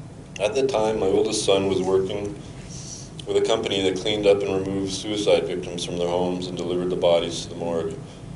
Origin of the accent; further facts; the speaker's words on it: Brampton, Ontario, Canada; also born or lived in Scarborough; I was raised in a middle-class family along with my two younger sisters in Brampton, Ontario.